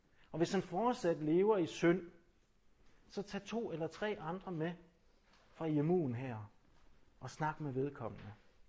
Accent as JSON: {"language": "Danish", "region": "Jutland", "country": "Denmark", "said": "Altså, jeg kommer fra Jylland"}